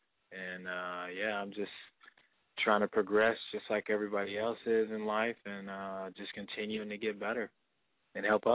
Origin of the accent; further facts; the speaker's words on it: Muskogee, Oklahoma, United States; also born or lived in Dallas, Texas; I was born in Dallas, Texas, but I was raised in Muskogee, Oklahoma. I lived pretty much there my entire life until I moved up here to go to college.